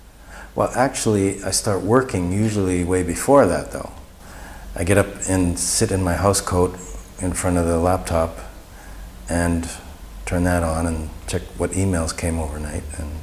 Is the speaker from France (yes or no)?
no; Canada; moved away; well, I'm Canadian, so I have to know this stuff.